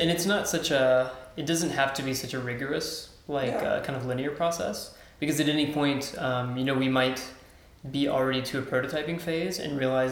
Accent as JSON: {"language": "English", "region": "Texas", "country": "United States", "lives_now": "Prague, Czechia", "said": "I'm from Texas originally, so the US."}